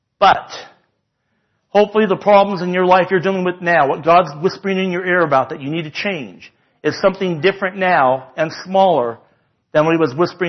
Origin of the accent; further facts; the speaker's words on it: Fresno, California, United States; I grew up in Fresno, California.